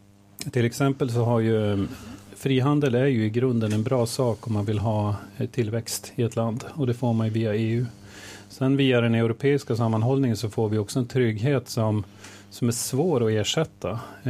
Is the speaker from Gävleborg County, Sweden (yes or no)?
yes; Gävleborg County, Sweden; Jag var med från början, och jag växte upp i norra Hälsingland